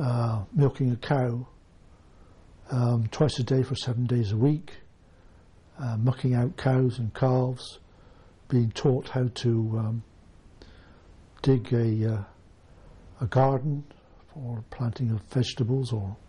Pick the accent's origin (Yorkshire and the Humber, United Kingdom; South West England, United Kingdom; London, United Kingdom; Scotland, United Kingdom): South West England, United Kingdom; Bath; I'm a proud Bathonian. Born on the other side of the city, that is what we call the north side of the city, the north side of the Avon. Primary school education, secondary school education, all within the city